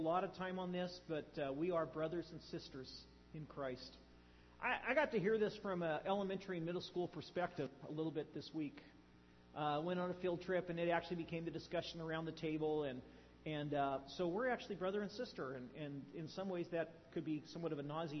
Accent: North Highlands, California, United States; also born or lived in Santa Rosa; And I grew up in North Highlands and then Santa Rosa, but I'm thinking more of my North Highland days.

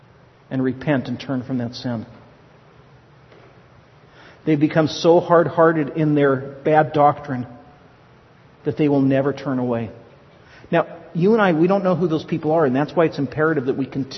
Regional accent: Santa Rosa, California, United States; Where I grew up in Santa Rosa, the closest base or closest waterways to us for the ocean would have been Bodega Bay.

